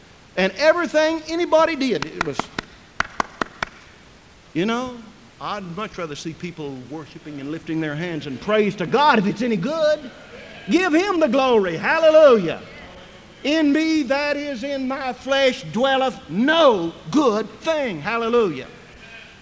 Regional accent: Fort Worth, Texas, United States; I was in Fort Worth, my hometown, this past summer, and visited one of the churches there.

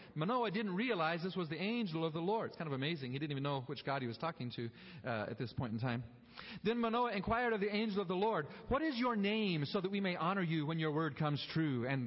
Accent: Nigeria; I grew up in Africa. In Nigeria, where I was raised

